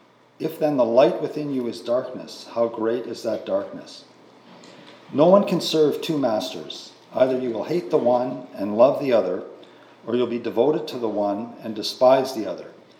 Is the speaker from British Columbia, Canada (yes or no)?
no; Sudbury, Ontario, Canada; now in Toronto, Canada; I come from Melrose Baptist, and originally come from Sudbury, Ontario.